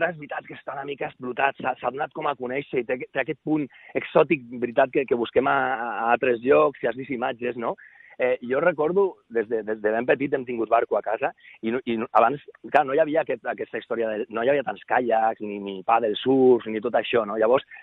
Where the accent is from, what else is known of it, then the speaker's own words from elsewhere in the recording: L'Hospitalet de l'Infant, Catalonia, Spain; vam néixer a l'Hospitalet de l'Infant als 70 a 80 vam tenir molta sort.